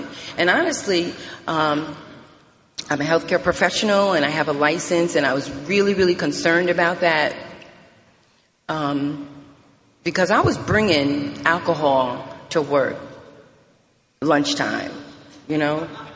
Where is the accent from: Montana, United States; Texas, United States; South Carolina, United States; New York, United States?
New York, United States; Albany; now in Charlotte, United States; I'm from Albany, New York. I actually just moved to Charlotte, and I love Charlotte. I just moved to Charlotte, North Carolina, but I drank and used in Albany, New York, and I got sober in Albany, New York.